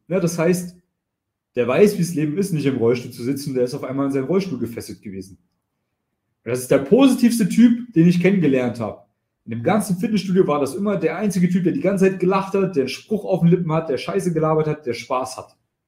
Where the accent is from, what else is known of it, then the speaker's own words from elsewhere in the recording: East Germany, Germany; ich komme aus dem Osten, ne? Aus Ostdeutschland.